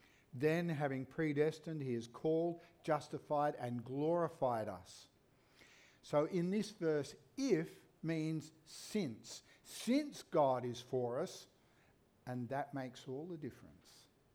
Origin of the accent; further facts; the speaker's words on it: Scotland, United Kingdom; I'm Scottish in origins